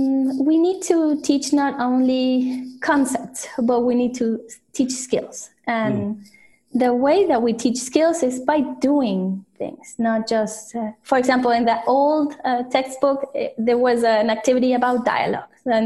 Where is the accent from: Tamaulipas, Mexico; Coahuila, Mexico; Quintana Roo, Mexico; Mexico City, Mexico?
Coahuila, Mexico; Saltillo; I grew up in Saltillo, but it's a city near Monterrey.